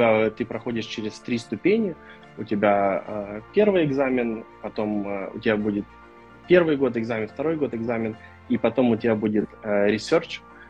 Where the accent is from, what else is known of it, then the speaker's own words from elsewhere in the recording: Ukraine; Я украинец